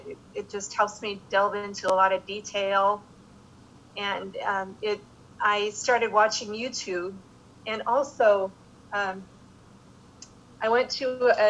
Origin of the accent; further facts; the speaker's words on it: Noblesville, Indiana, United States; also born or lived in Greencastle, United States / Dyersville, United States; Well, my family moved to Noblesville in 1973. We came from Greencastle, Indiana, and beyond that, Dyersville, Iowa